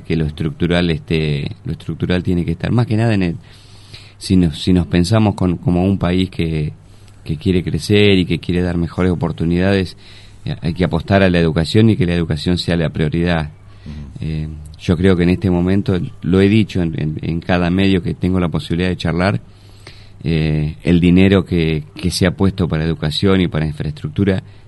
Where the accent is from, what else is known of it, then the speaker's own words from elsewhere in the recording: Argentina; hemos tenido nosotros como argentinos